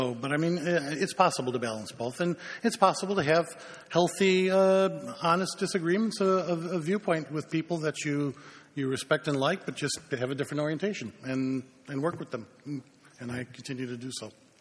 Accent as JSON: {"language": "English", "country": "United States", "lives_now": "Switzerland", "said": "I'm American and I live in Switzerland."}